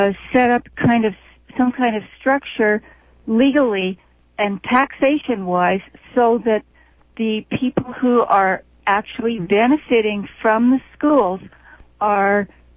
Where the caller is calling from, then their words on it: Hillsboro, United States; Actually, I am from Hillsboro.